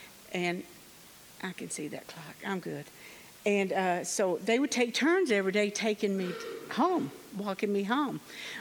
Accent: Kentucky, United States; born there; But I was born in Kentucky, as you can tell by my accent. I'm a baby of 10. There were 7 girls and 3 boys.

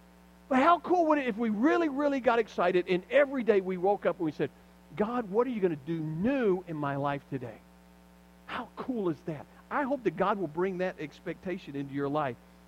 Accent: Alabama, United States; I grew up in South Alabama. There wasn't anything going on. No one in my family had ever gone to college.

